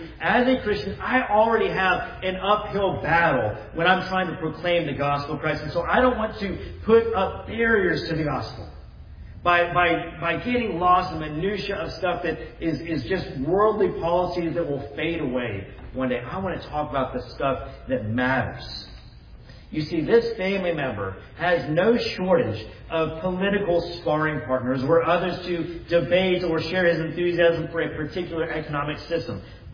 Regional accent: Texas, United States; I am a nationally born U.S. citizen. I'm grateful for that. And I'm a Texan

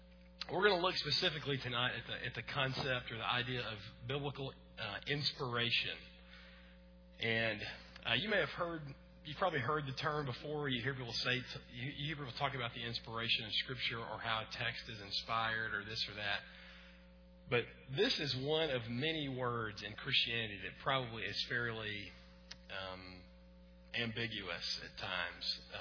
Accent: Alabama, United States; because even though I'm from Alabama, I can count.

